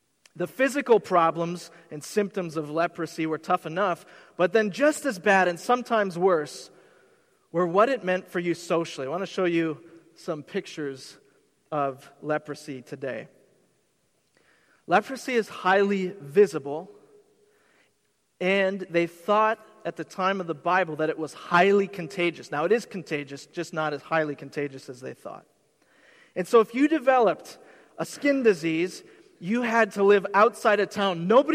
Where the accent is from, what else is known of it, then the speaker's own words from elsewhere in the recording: Hudson, Wisconsin, United States; I grew up in Hudson, Wisconsin, right on the border.